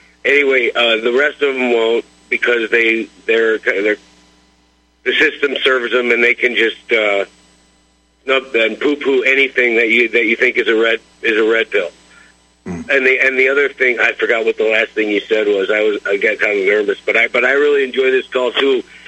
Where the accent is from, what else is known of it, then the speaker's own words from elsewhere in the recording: Cleveland, Ohio, United States; he was in pharmaceutical industry where I grew up in Cleveland, Ohio, for like 70 years.